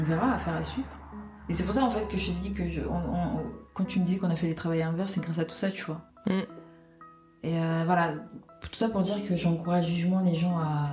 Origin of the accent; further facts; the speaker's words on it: Cameroon; enfin, bon, voilà, je suis camerounaise